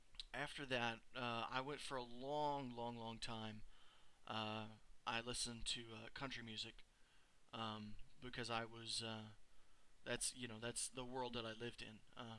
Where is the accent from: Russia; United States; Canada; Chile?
United States; Texas; You know, well, I'm from Texas, clearly I must be a conservative